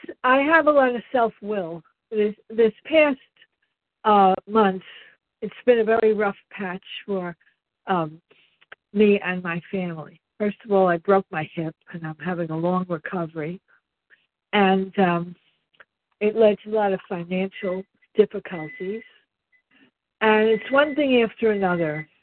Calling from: New York, United States; from New York.

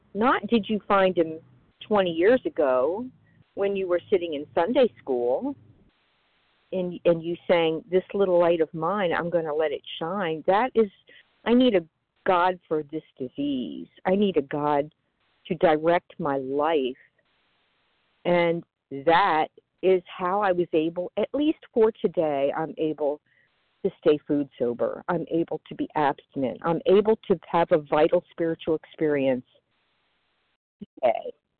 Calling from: Florida, United States; I am recovered for today in Florida.

